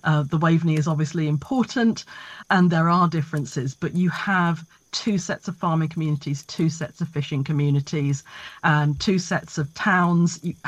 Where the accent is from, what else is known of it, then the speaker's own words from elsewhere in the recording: Upwell, East of England, United Kingdom; And when I was growing up in the Fens, my best friend's mum was from Wisbeach and we lived in Upwell. They were 8 miles away from each other.